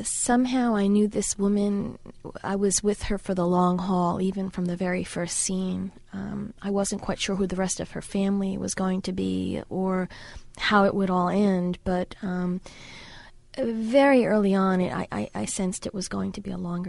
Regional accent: New York, United States; I grew up in New York, in Queens, and in Brooklyn.

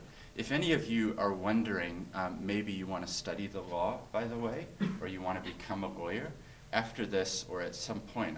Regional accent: New Zealand; also born or lived in United States; I'm from America originally. I was born there, but my parents moved us as a family in 1983 to New Zealand. So I was only 7 years old. So I actually grew up here in New Zealand.

